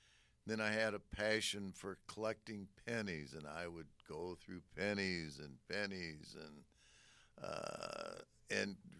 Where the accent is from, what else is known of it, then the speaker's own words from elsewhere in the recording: South Bend, Indiana, United States; I'm from South Bend, Indiana